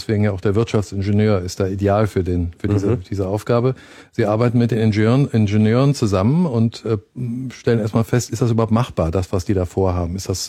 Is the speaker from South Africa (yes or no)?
yes; South Africa; moved away; Meine Eltern sind 52 nach Südafrika ausgewandert, haben sich dann später getrennt und ich bin bis 61 in Südafrika zur Schule gegangen und ja, kannte das Land eben als junger Weißer im Apartheid-Südafrika.